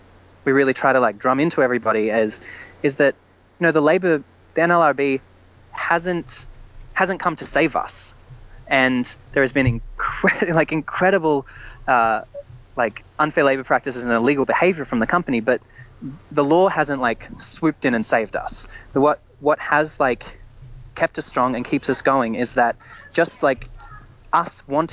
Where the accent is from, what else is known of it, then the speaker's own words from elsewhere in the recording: Australia; I'm from Australia.